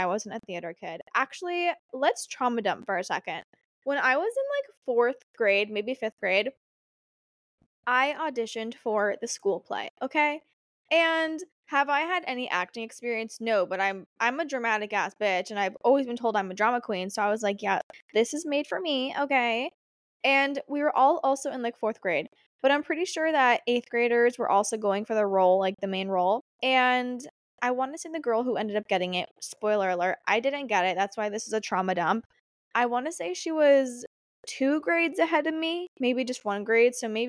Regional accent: Akron, Ohio, United States; I'm actually from Akron, Ohio

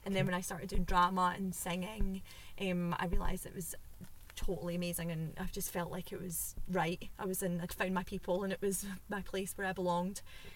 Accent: East Kilbride, Scotland, United Kingdom; now in Glasgow, United Kingdom; I'm from East Kilbride originally, and I live in Glasgow.

